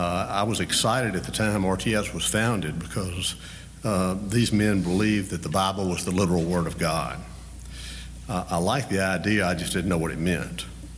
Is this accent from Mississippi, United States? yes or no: yes; Jackson, Mississippi, United States; I grew up in Jackson, the oldest of 5 children, 4 boys and a girl.